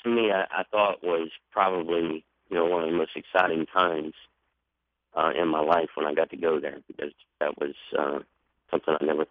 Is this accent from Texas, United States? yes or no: yes; Texas, United States; Well, I mean, I grew up in Texas, so it didn't take me long to take to the saddle.